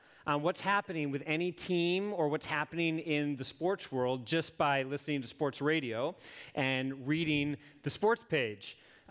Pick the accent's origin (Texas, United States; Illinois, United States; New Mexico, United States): Illinois, United States; Chicago; Some of you know I grew up in Chicago, spent most of my life in the Midwest, and lived there for several years.